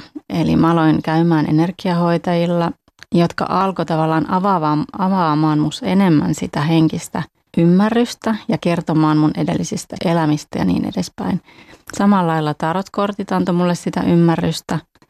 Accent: Lempäälä, Pirkanmaa, Finland; also born or lived in Tampere; ja tuun Tampereelta. Lapsuuteni vietin Lempäälässä, mutta nyt sitten aikuisena olen asunut tosiaan Tampereella.

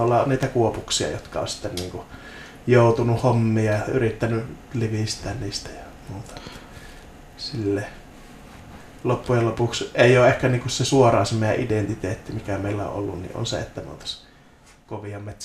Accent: Finnish Lakeland, Finland; now in Oulu, Finland; minä olen järvisuomalainen ihminen, joka tykkää mäistä ja mutkista.

